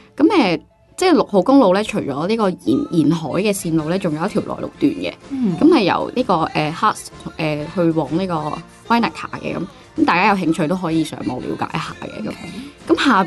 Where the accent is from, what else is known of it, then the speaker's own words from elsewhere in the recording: Guangdong, China; 咁我哋廣東人應該就比較中意呢個點啦，